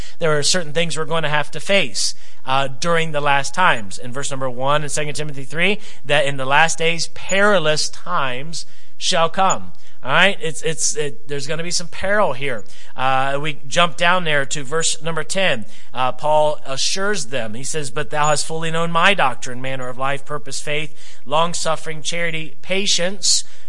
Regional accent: United States; As a child of God, now it should bother us, especially as an American, to see certain things happening.

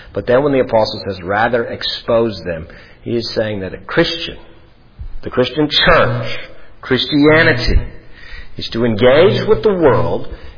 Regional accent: Ontario, Canada; where I grew up in Ontario, Canada

